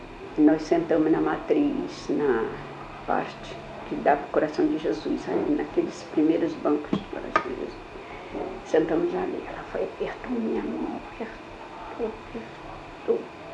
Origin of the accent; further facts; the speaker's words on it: Mamaguá, Rio de Janeiro, Brazil; born there; Então, nessa ocasião, ela morava no Mamaguá. Eu nasci em Mamaguá.